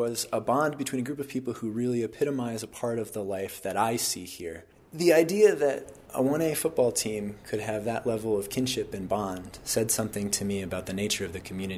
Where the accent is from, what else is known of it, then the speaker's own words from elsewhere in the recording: Lafayette, Colorado, United States; I see echoes of the place I grew up, which is the Front Range. I grew up in Lafayette, Colorado.